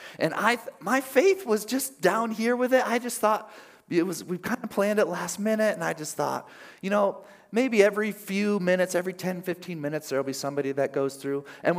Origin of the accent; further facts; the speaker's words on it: Archbold, Ohio, United States; This morning we have some friends here from Archbold, Ohio, my hometown, and they're visiting us this morning.